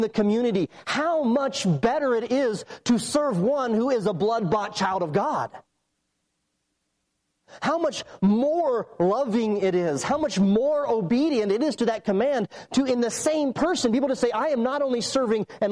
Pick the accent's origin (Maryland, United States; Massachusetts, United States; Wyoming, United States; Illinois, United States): Wyoming, United States; I'm from Wyoming, as you know